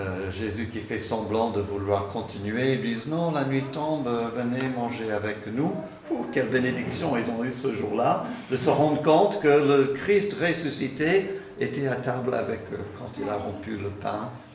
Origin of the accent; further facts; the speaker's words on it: Canada; now in France; nous sommes un couple binational, mon épouse est française, je suis canadien. Quand les enfants étaient petits, on leur parlait en anglais, en français, c'était un peu mélangé.